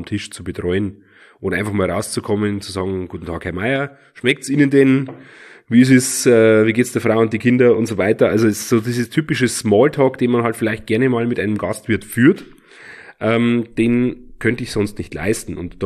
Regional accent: Bavaria, Germany; Ich habe einfach, wie sagt man bei uns in Bayern, sprichwortmäßig so schön, ich habe die Websen im Arsch.

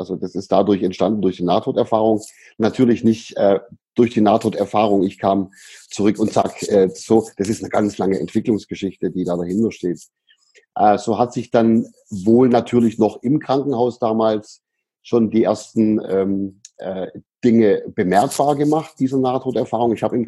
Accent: Böblingen, Baden-Württemberg, Germany; also born or lived in Sindelfingen; Und in Böblingen, also in der Stadt, aus der ich herkomme, gebürtig bin ich aus Sindelfingen.

